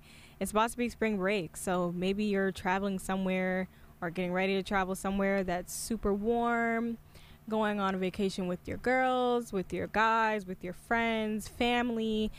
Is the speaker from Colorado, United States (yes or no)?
no; Michigan, United States; I'm from Michigan originally, as some of you may know.